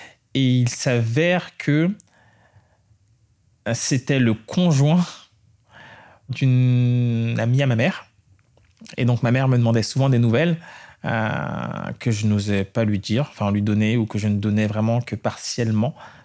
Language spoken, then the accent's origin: French; French Antilles, France; moi, je suis originaire des Antilles, je suis chrétien de confession, même si je ne pratique pas forcément